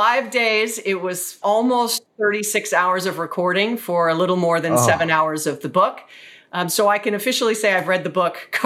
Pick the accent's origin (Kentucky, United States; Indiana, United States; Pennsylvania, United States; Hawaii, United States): Hawaii, United States; I'm from Hawaii, right?